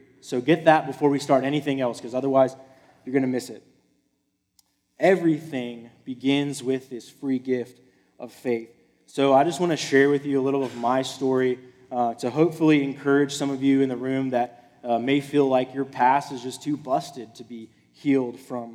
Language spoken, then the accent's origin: English; Midland, United States; So I was born and raised here in Midland. I love Midland.